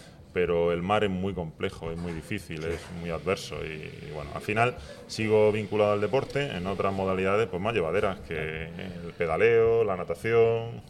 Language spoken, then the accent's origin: Spanish; San Javier, Region of Murcia, Spain; Yo no soy oriundo de San Javier, pero por 2 años solamente. Nací en Murcia